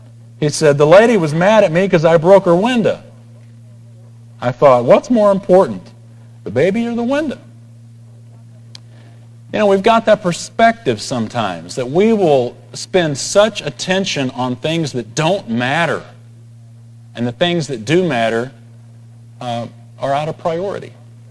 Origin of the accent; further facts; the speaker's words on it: San Antonio, Texas, United States; now in Dallas-Fort Worth, United States; I grew up in San Antonio, and I remember during one September hearing about a story that happened down there, 99 degree September day.